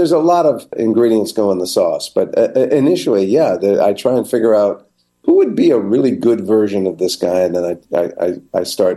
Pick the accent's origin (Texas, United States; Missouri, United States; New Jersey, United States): New Jersey, United States; now in Chicago, United States; and it felt like the middle of January on my worst day growing up in New Jersey.